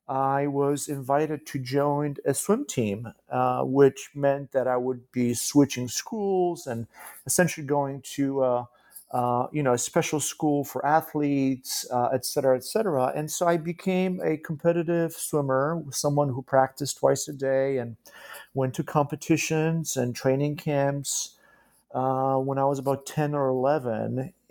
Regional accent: Poland; when I was a kid in Poland, growing up in Poland.

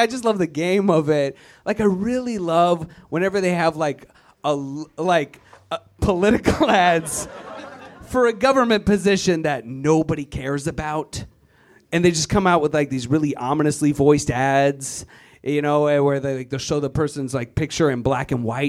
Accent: Virginia, United States; moved away; I am originally from Virginia, white power. It's a it's a terrible place full of terrible people. I'm glad I left, but I gotta go back.

